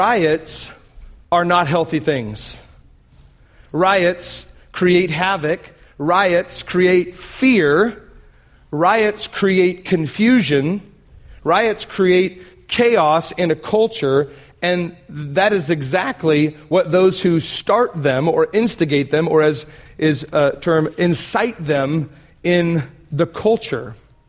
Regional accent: Oregon, United States; I grew up in Oregon, and so Portland was the major city that we would go to if we were going to go to the city.

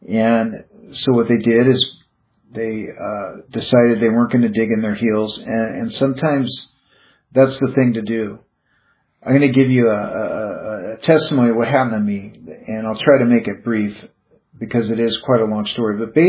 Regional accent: Everett, Washington, United States; It was located in Everett, Washington, my hometown.

